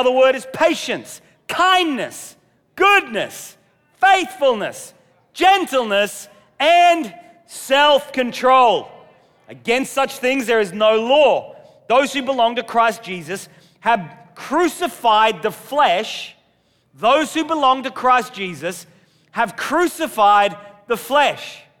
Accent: Australia; As a child growing up in Australia

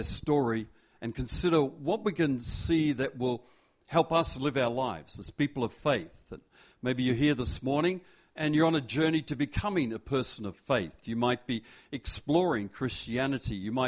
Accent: Perth, Western Australia, Australia; I remember as a child growing up in Perth

